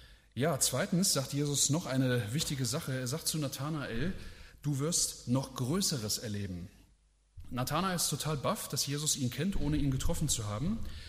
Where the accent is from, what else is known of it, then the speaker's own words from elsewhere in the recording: Hesse, Germany; da gab es damals eine christliche Jugendwoche bei uns zu Hause in Hessen.